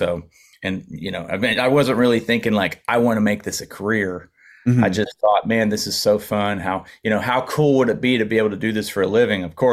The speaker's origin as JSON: {"language": "English", "region": "West Virginia", "country": "United States", "tie": "born or raised there", "also_born_or_lived": "Knoxville, United States", "said": "Yeah, born and raised in West Virginia, and then I moved to Knoxville, Tennessee, and ended up going to school there"}